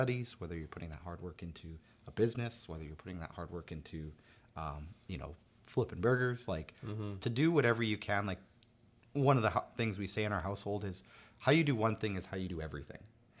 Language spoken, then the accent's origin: English; Germany; moved away; I came from Germany.